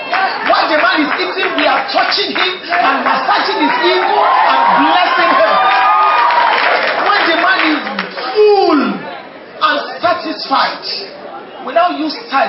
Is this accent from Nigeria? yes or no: yes; Osun, Nigeria; We're not from that place. We're from Oshun, but that's where we are, our primary place of assignment.